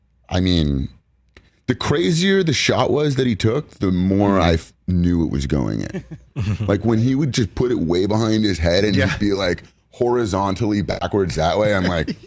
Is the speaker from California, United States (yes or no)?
yes; Los Angeles, California, United States; Yeah, I grew up here in Los Angeles, I'm a diehard Lakers fan.